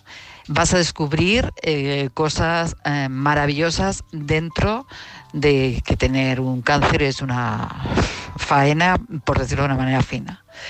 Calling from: Madrid, Community of Madrid, Spain; de Madrid.

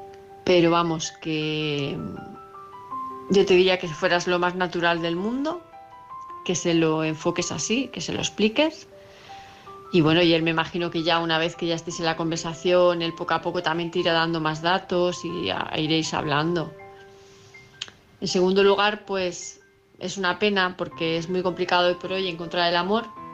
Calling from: Palma, Balearic Islands, Spain; de Palma de Mallorca

